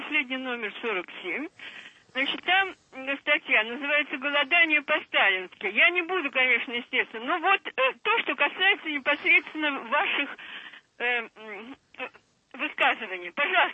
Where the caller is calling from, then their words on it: Saint Petersburg, Russia; я звоню из Санкт-Петербурга.